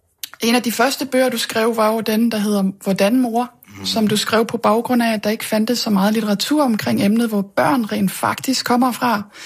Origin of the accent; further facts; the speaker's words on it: Belgium; Og jeg er opvokset og uddannet i Belgien. Det er der, jeg har boet længst.